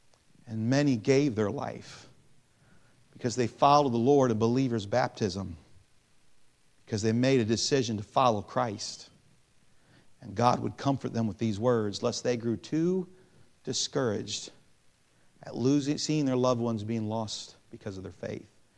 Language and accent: English; United States; But beyond that, as an American, it's a sad thing, isn't it?